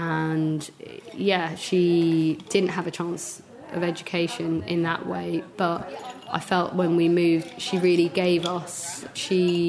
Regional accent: London, United Kingdom; now in Bristol, United Kingdom; I grew up in London and my family are still there, and I miss Somali food essentially when I moved to Bristol

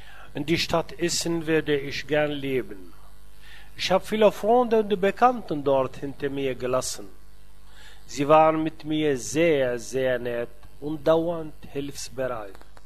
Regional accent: Tunisia; German is a second language; now in Germany; Ich bin Tunesier, 57 Jahre alt

